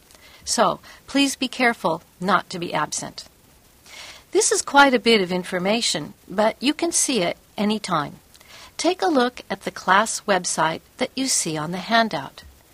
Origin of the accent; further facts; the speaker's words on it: United States; now in Japan; I'm from the United States. I've been living in Japan for 3 years, so I only speak a little Japanese.